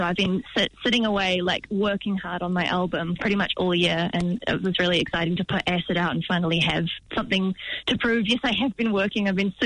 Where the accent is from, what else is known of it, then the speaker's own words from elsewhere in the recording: Hawke's Bay, New Zealand; now in Wellington, New Zealand; we're both from Hawke's Bay turned Wellington.